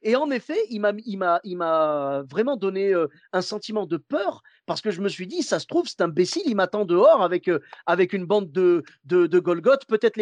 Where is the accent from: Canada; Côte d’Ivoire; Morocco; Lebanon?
Morocco; Moi, je suis marocain.